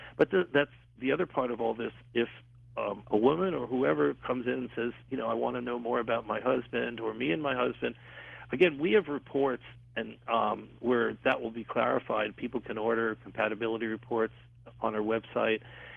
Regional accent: New York, United States; why I grew up in New York, where I had all that access to sports

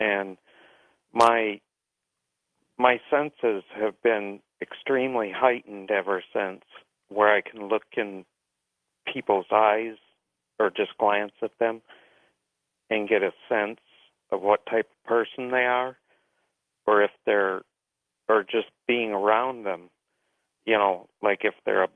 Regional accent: Michigan, United States; I was actually born and raised in Charlevoix County, Michigan.

